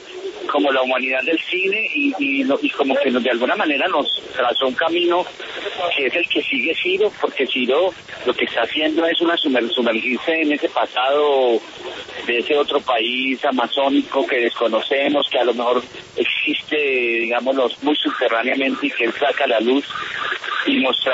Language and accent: Spanish; Colombia; Uno se sumerge en la película, siendo colombiano mismo uno